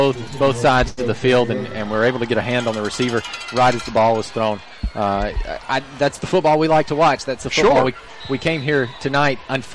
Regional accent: Hayden, Alabama, United States; I am from Hayden, which is also Blunt County.

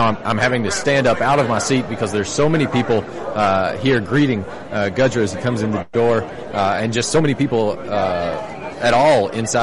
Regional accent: Tennessee, United States; I'm a transplant from Blount County.

